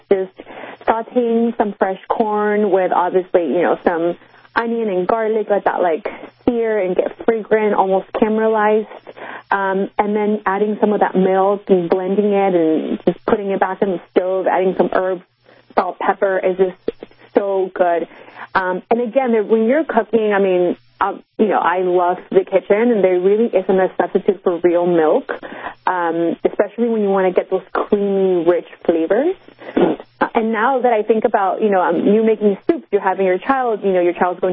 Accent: Oaxaca, Mexico; I was born and raised in Oaxaca. I grew up, you know, eating homemade meals every single day.

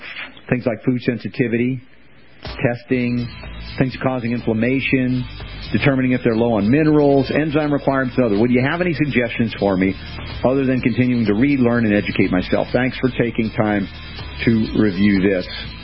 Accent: Canada; I'm from Canada.

